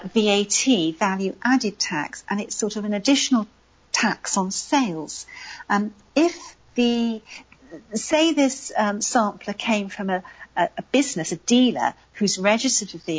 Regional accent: Newport, Wales, United Kingdom; born there; I was born in Newport, South Wales, which is the town next to Pontypool.

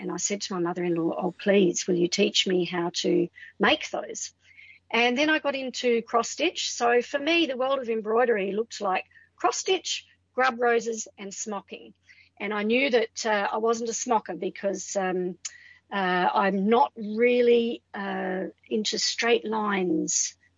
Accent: Adelaide, South Australia, Australia; I'm so lucky that I grew up in Adelaide

